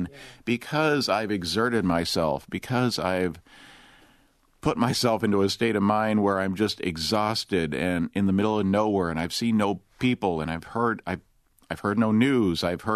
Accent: Michigan, United States; growing up in Southwest Michigan, our history goes back to maybe, I don't know, Titus Bronson and stuff like that.

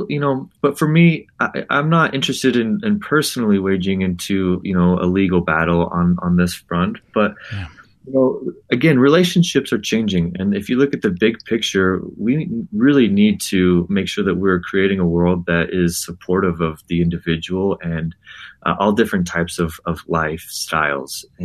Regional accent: South Jordan, Utah, United States; You know, I grew up in South Jordan, and I grew up with, you know, kids in my school that were children of polygamous families.

